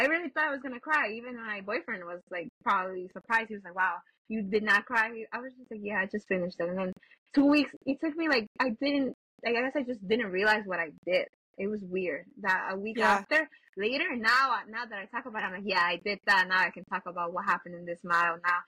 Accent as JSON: {"language": "English", "town": "New York City", "region": "New York", "country": "United States", "said": "I'm a New Yorker. I've always lived here. But for some reason, I've never gone to spectate the New York City Marathon."}